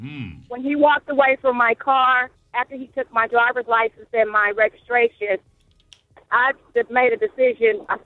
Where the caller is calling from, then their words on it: Indianapolis, Indiana, United States; I was pulled over by a police officer who at that time in our community, I'm calling from Indianapolis, was known for bad behavior with blacks.